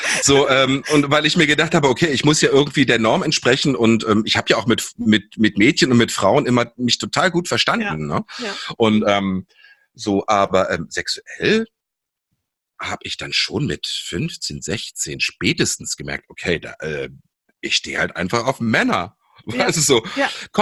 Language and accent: German; Münchehof, Lower Saxony, Germany; Wir sind in Seesen am Harz aufgewachsen … Ja, ja, und sogar noch beide auf Dörfern. Ich in Münchehof